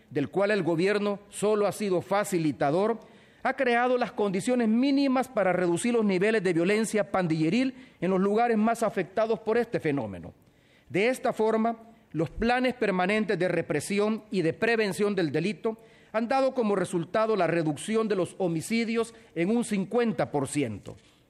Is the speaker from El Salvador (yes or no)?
yes; El Salvador; estos avances que hemos experimentado en mi país durante los últimos años no han sido fruto del azar. El Salvador está viviendo un periodo de grandes cambios